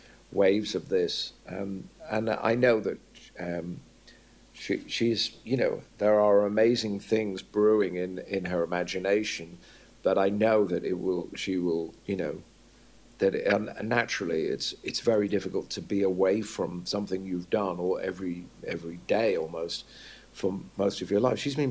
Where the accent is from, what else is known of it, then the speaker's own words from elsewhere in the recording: England, United Kingdom; when I was growing up in England